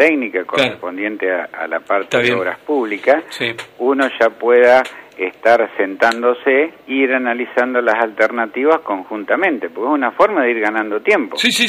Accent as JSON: {"language": "Spanish", "town": "Santa Rosa", "region": "La Pampa", "country": "Argentina", "said": "somos acá de Santa Rosa y sabemos lo que ha pasado con las rutas nacionales, ponele."}